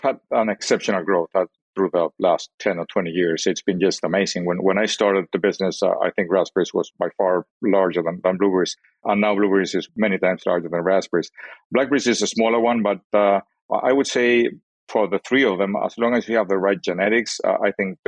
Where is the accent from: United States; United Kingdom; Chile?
Chile; Santiago, Santiago Metropolitan Region; moved away; also born or lived in Chillán; So I moved from Santiago, Chile, where I was born and raised, to southern Chile, to Chillán.